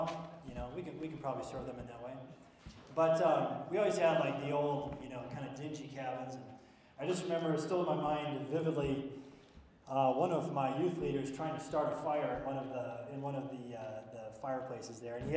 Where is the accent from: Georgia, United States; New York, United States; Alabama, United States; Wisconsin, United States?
Wisconsin, United States; Now, I grew up in Wisconsin, and we always had this great winter retreat that we would do, a youth retreat.